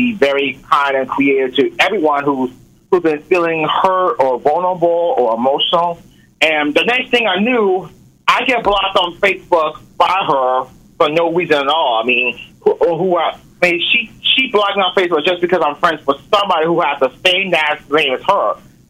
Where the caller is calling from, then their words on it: Portsmouth, Virginia, United States; I'm doing pretty good, and I'm calling from Portsmouth, Virginia.